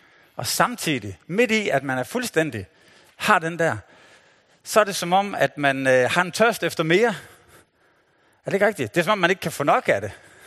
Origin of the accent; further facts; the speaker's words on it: Nykøbing Mors, North Denmark Region, Denmark; Jeg er vokset op i Nykøbing Mors. Det er mega langt væk. Men det er et mega smukt sted. Så det er omkring Limfjorden. Og jeg boede helt ned til vandet.